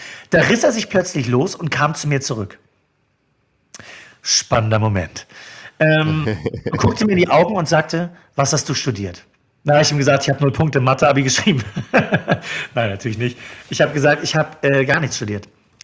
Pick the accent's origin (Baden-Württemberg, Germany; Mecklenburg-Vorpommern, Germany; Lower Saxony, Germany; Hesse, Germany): Mecklenburg-Vorpommern, Germany; Neubrandenburg; 2002 mit einem befreundeten Schulkollegen zusammen eine Radiosendung gemacht in meiner Heimatstadt in Neubrandenburg beim NB-Radio-Treff.